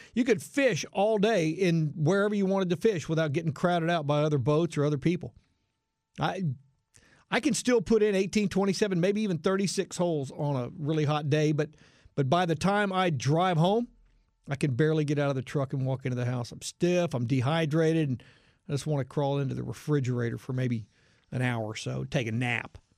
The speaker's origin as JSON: {"language": "English", "town": "Houston", "region": "Texas", "country": "United States", "tie": "born or raised there", "also_born_or_lived": "Metairie, Louisiana", "said": "For heaven's sakes, I was born and raised in the South, right here in Houston. I spent 4 years as a little guy from the time I was about 10 and a half to 13 and a half or 14, somewhere in there, over in New Orleans, in Metairie, actually."}